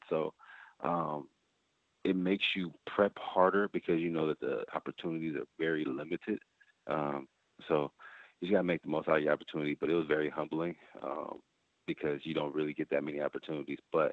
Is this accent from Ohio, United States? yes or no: no; California, United States; also born or lived in Texas, United States; Yeah, I was born in Texas, but raised in California for like majority of my life, but came back to the roots.